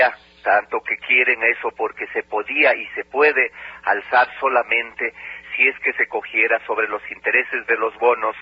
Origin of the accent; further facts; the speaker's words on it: Ecuador; Usted acuérdese cuánto se pidió como centrales sindicales, como pueblo ecuatoriano y afiliados